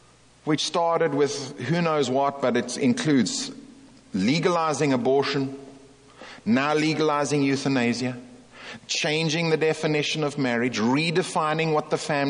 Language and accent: English; South Africa; I come from South Africa.